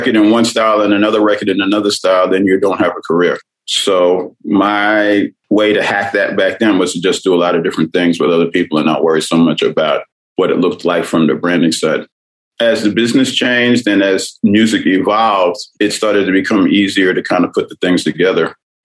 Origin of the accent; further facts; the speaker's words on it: Brooklyn, New York, United States; I mean, I'm from Brooklyn. I'm from that time.